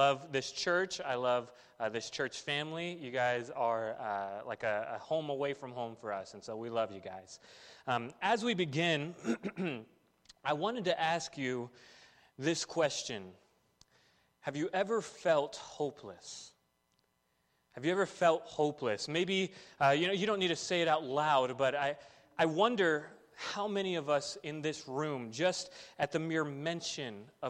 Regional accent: Texas, United States; now in North Carolina, United States; I'm from Texas. I married a girl from Oregon. I met her at college in California, got married in Puerto Rico, and moved to North Carolina.

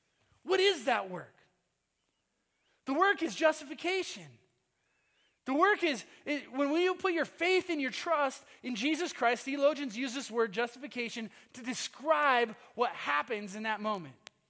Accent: Minnesota, United States; some of you know I'm from Minnesota. Many of you know I'm from Minnesota. Go Vikings.

